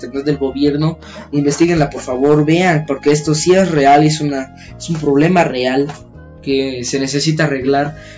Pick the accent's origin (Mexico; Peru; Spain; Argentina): Mexico; Y todo esto es porque, pues, ¿cómo somos los mexicanos?